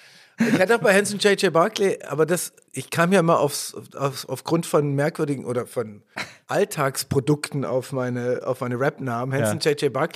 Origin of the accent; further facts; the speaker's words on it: Stuttgart, Baden-Württemberg, Germany; auf jeden Fall bin ich ein Stuttgarter Junge, in Stuttgart-Süd, Heslach, zur Schule gegangen.